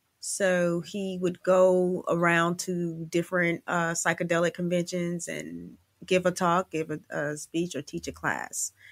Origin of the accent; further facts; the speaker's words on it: Miami, Florida, United States; born there; I was born in Miami. So I thought, maybe I go home, I get to go to the beach, you know.